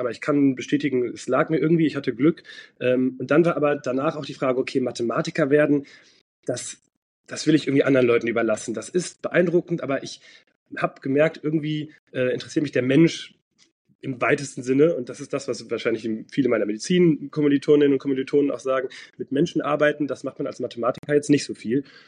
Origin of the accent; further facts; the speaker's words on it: Dortmund, North Rhine-Westphalia, Germany; moved away as an adult; Und ich bin in Dortmund geboren und da auch aufgewachsen, habe die ersten 25 Jahre meines Lebens da verbracht.